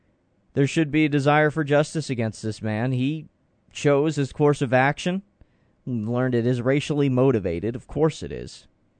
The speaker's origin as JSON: {"language": "English", "region": "Florida", "country": "United States", "tie": "born or raised there", "also_born_or_lived": "New Jersey", "said": "I was born in New Jersey. My parents are both born and raised in New York, but I lived most of my life in Florida. So I kind of didn't have a home for a long time."}